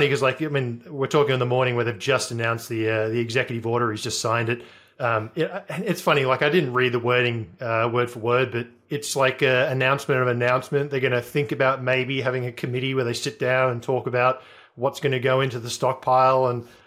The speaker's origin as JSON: {"language": "English", "country": "Australia", "said": "and again, as an Australian, I'm just speculating here"}